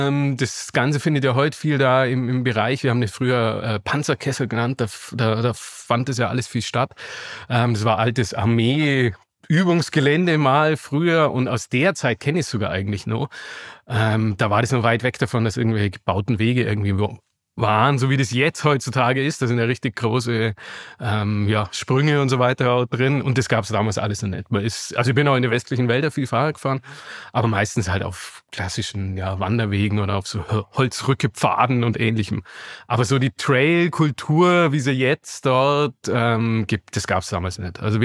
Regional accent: Augsburg, Bavaria, Germany; Ich bin tatsächlich in Augsburg geboren und auch hier aufgewachsen.

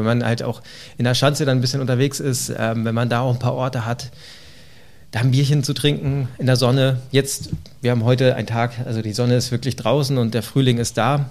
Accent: Hamburg, Germany; Also tatsächlich, ich bin ja gebürtiger Hamburger.

